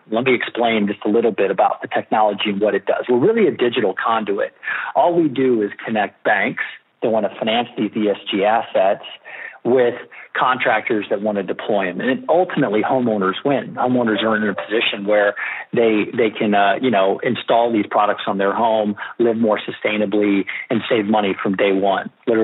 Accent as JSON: {"language": "English", "town": "St. Louis", "region": "Missouri", "country": "United States", "said": "And it reminds me of where I'm from. I'm from Missouri, St. Louis, Missouri. So you know what it's like when you're in the heartland, you can feel that positive energy."}